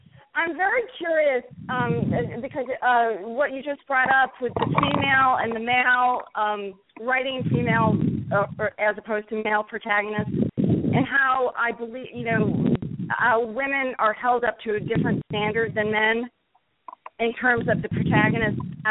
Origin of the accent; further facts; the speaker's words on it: Ireland; But then again, I'm Irish